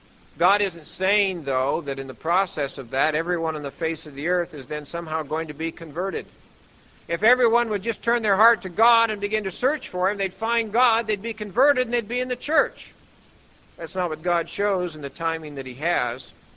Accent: Butte, Montana, United States; also born or lived in Anaconda; I've worked in smelters growing up in Butte and Anaconda, Montana. That was all mining in there.

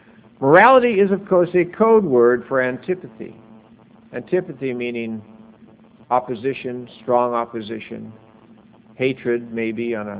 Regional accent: Oregon, United States; I grew up in Oregon largely after early years as a child, and Oregon is a very liberal state.

